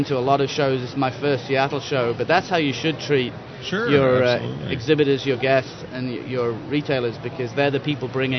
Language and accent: English; England, United Kingdom; I'm English. I thought I'd get some wet weather while I was here.